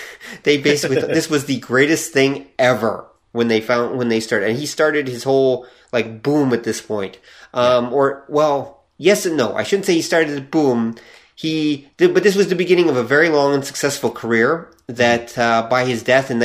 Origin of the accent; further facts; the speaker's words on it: Canada; Like, and I'm a Canadian. I'm used to thick forests.